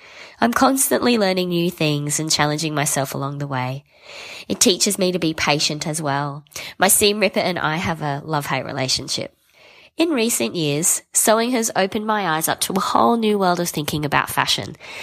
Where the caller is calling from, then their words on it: Brisbane, Queensland, Australia; I'm calling from Brisbane, Australia.